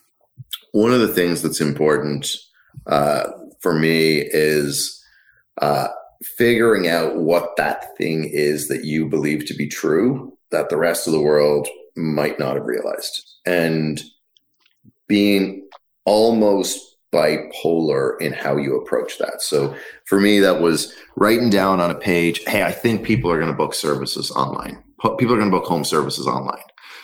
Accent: Dublin, Leinster, Ireland; moved away as an adult; also born or lived in Budapest / London / Boston; now in United States; So I grew up in Dublin, grew up in Rathcoole. I went to college in Dublin, and then I spent some time in Budapest in Hungary

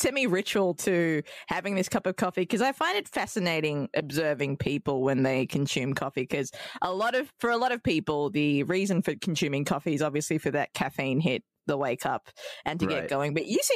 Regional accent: Australia; as an Australian, you know, we're very big on our coffee and we have a very snobby coffee palate.

